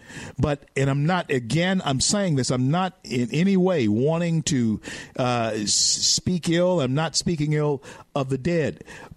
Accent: Louisiana, United States; here in the great state of Louisiana, my state, my home state.

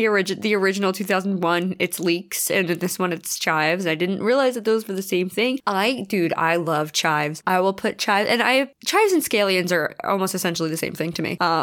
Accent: Philadelphia, Pennsylvania, United States; Oh, I'm from Philly. We say bagel.

